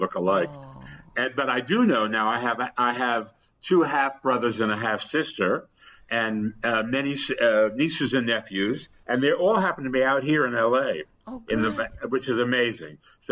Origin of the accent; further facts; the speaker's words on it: New York, United States; born there; I was born in New York, but it was a New Jersey birth certificate, which was part of the under the table adoption